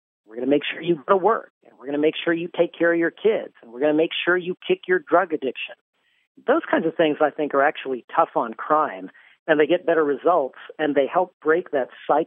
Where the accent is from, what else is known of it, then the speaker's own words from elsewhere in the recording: Texas, United States; I'm from Texas, and in my home state, putting somebody behind bars for a day costs $50.